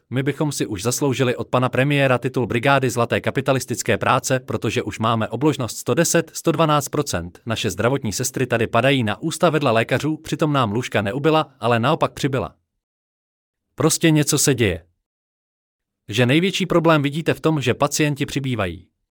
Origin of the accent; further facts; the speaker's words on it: Prague, Czechia; i když jsem z Prahy